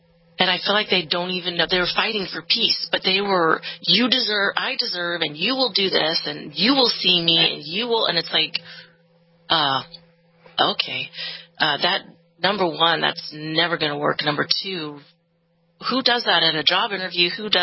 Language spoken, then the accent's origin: English; California, United States; now in Texas, United States; we're in Texas now, born and raised in California, and now happy to be in Texas.